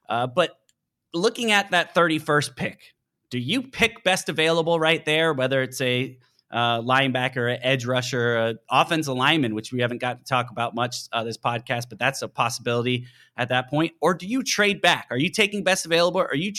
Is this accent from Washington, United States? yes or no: yes; Seattle, Washington, United States; I grew up in the Seattle area for a long time